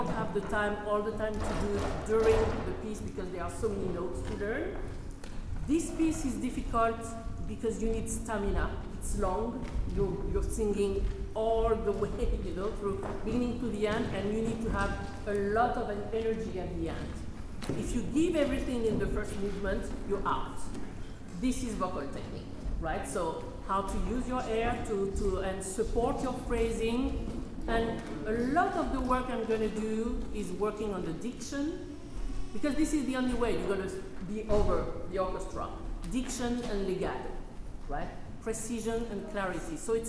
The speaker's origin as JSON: {"language": "English", "region": "Martinique", "country": "France", "accent": "French", "second_language": "English", "said": "French accent all the time. I'm from France. I'm from the Caribbean, actually, from Martinique."}